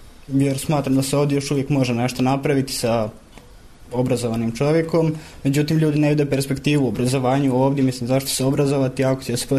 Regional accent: Croatia; moved away as an adult; now in Belgrade, Serbia; I sad na fakultetu u Beogradu također nemam nikakvih problema, zato što sam došao iz Hrvatske.

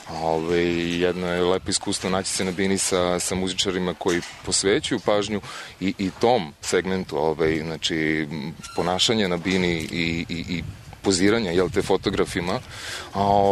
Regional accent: Zaječar, Southern and Eastern Serbia, Serbia; now in Niš, Serbia; ja sam već iz Zaječara odsutan nekih 8 godina, ovaj, i ne pratim čak ni u Nišu gde živim trenutno

